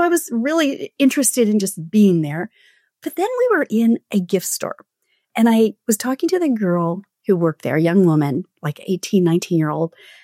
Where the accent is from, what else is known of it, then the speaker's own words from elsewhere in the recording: San Francisco, California, United States; And I'm from San Francisco, which we get them too.